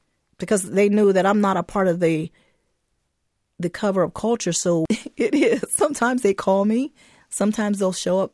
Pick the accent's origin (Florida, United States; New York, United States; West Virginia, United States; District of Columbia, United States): West Virginia, United States; Well, because I'm from West Virginia and I came here after I got out the military, I wasn't familiar with the history.